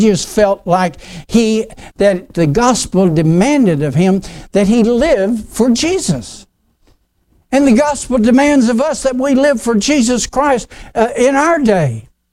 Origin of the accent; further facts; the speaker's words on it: Oklahoma, United States; accent: Oklahoma; I was raised in Oklahoma. You probably know that from the accent that I have. But I was pastoring a church down in southern Oklahoma.